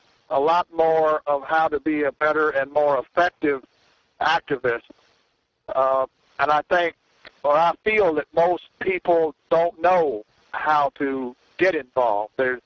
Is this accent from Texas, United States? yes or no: yes; Pflugerville, Texas, United States; also born or lived in Canada; I lived up in Canada until 2000, almost 25 years. I'm from Pflugerville.